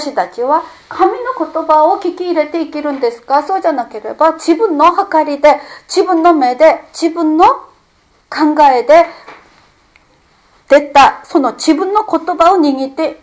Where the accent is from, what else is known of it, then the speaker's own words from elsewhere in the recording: South Korea; Japanese is a second language; moved away; also born or lived in Japan / United States; 私が韓国で生まれ育ち、また日本で生活し、アメリカで生活して、